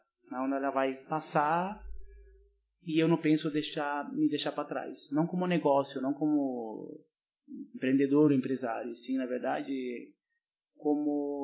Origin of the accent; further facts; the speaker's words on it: Chorrillos, Lima, Peru; o Guerreiro do meu bairro, de Chorrillos.